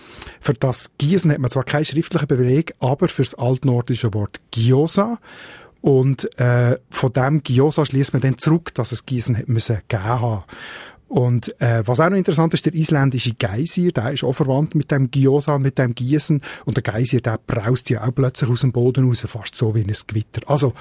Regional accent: Switzerland; vor allem zu Berlin gebraucht. Und nicht bei uns in der Schweiz.

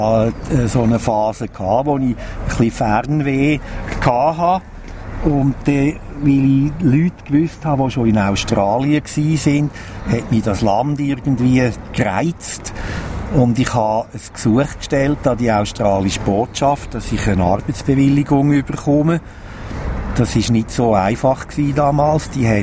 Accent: Arth, Schwyz, Switzerland; Ja, ich bin in Art aufgewachsen mit Haufen Geschwistern, jawohl. Und später sind wir nach Goldau gezügelt und haben dort zwei Häuser gebaut, dass alle Platz hatten.

